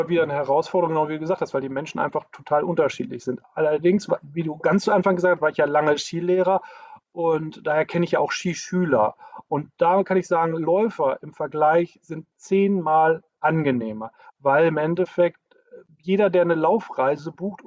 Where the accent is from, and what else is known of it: North Rhine-Westphalia, Germany; accent: Münster